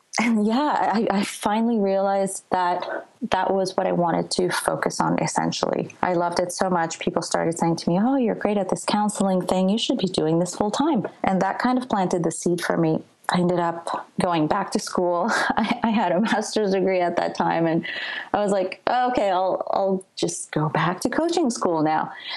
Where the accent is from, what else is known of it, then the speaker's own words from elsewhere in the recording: France; also born or lived in Colombia / New York; I grew up in France and then I grew up in Colombia and then I lived in New York and I studied yoga in an ashram in India when I took a sabbatical a few years ago.